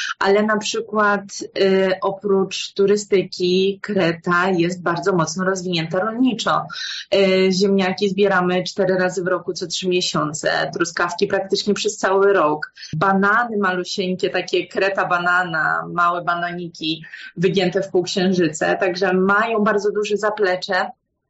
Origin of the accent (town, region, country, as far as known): Warsaw, Masovian Voivodeship, Poland